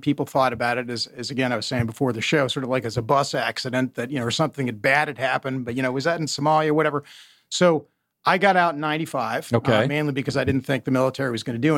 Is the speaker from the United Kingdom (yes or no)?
no; Washington, District of Columbia, United States; So I grew up in Washington, D.C., so nation's capital, went to high school with a lot of politicians' kids and current politicians